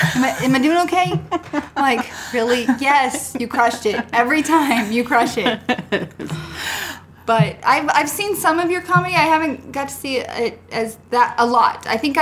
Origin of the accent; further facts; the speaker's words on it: Missouri, United States; I'm from Missouri.